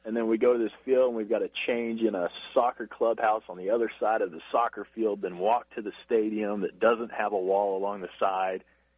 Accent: Amarillo, Texas, United States; Bill, growing up in Amarillo, we didn't actually have much affiliated baseball. We had an independent team, the Amarillo Dillas, when I was younger.

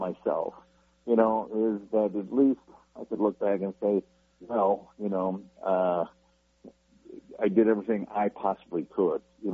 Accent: Appleton, Wisconsin, United States; And I grew up in Appleton, Wisconsin, and I grew up in a bar. And growing up in a bar, you meet a lot of people.

